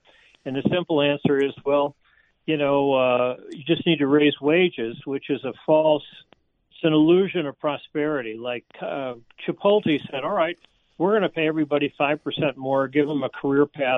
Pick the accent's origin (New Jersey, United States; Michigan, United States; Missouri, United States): Missouri, United States; St. Louis; moved away as an adult; also born or lived in Buffalo; short, we wound up back in St. Louis, and I did grades 8 through 12 at John Burroughs School. But I moved away from St. Louis. My family moved to Buffalo